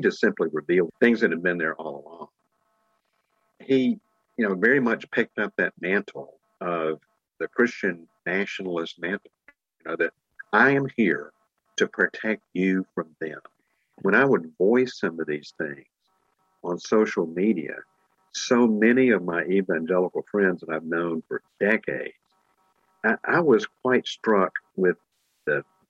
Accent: Mississippi, United States; I grew up in Jim Crow, Mississippi. I was born in the 1950s

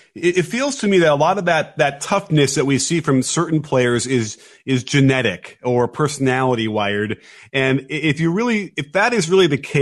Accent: Chicago, Illinois, United States; And so I grew up in Chicago, was a huge Michael Jordan fan and understood.

